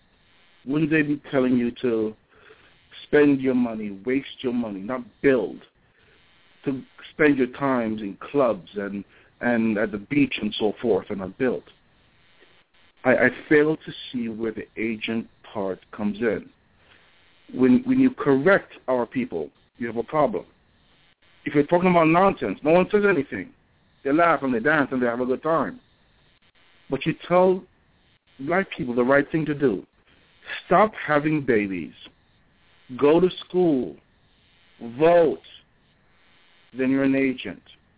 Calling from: New York, United States; from New York.

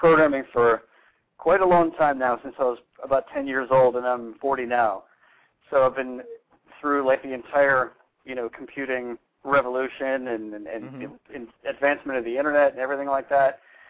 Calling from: California, United States; California, near San Francisco and Sacramento.

